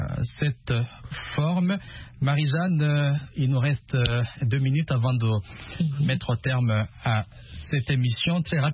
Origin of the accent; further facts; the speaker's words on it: DR Congo; Ici chez nous en RDC